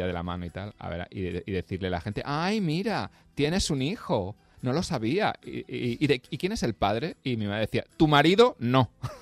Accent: Extremadura, Spain; las cosas maravillosas que viví en mi infancia en Extremadura.

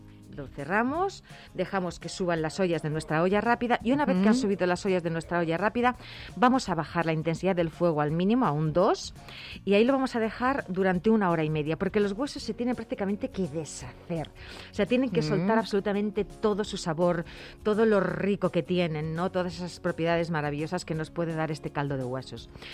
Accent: Madrid, Community of Madrid, Spain; born or raised there

